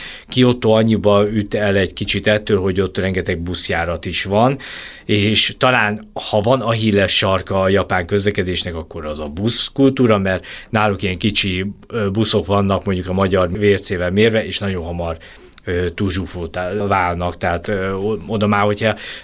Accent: Hungary

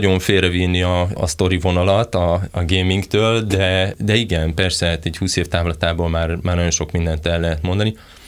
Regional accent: Veszprém County, Hungary; én Veszprém mellől származok, ugye mindenki a német turistákból élt, az összes barátom németül tanult

